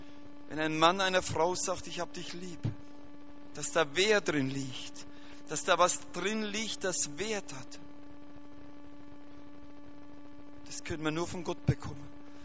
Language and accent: German; Rhineland-Palatinate, Germany; Ich komme aus Rheinland-Pfalz, das ist hier Bundesland, Kaiserslautern, Mannheim.